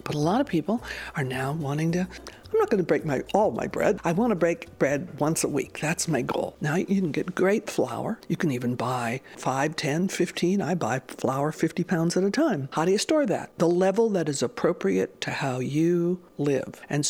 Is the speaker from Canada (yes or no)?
no; United States; Well, certainly I'm an American, so I've been exposed to all that stuff too.